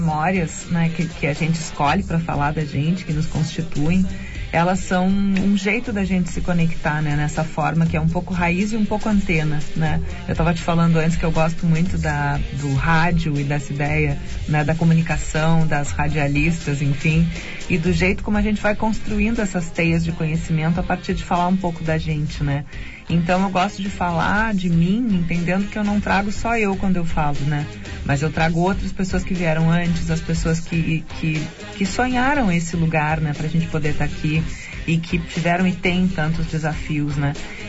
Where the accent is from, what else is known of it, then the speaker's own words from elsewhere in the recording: Pelotas, Rio Grande do Sul, Brazil; Sim, sou de Pelotas.